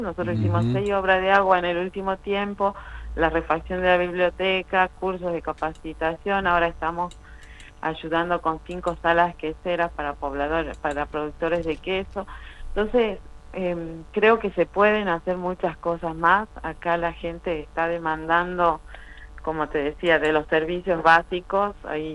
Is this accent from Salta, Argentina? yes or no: yes; Cachi, Salta, Argentina; veo que mi pueblo está muy atrasado, muy lento en su crecimiento